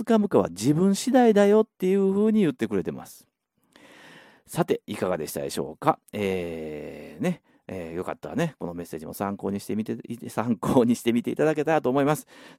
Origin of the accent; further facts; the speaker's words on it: Osaka, Japan; accent: Osaka dialect; まあ、僕大阪なので大阪弁になってますけども